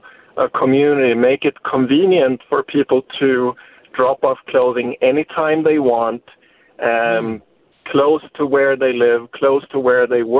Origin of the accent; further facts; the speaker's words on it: Sweden; Well, I grew up in Sweden, in Northern Europe.